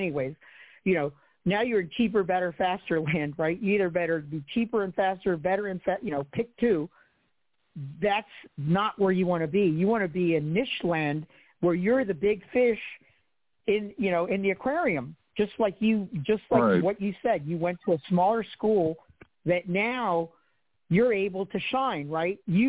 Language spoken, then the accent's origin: English; Ecuador; now in Falls Church, United States; I'm from Ecuador, by the way, and I live here in Falls Church